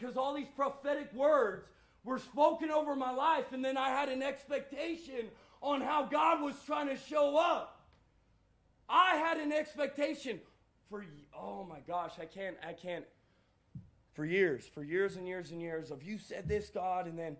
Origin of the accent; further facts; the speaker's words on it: California, United States; I'm from California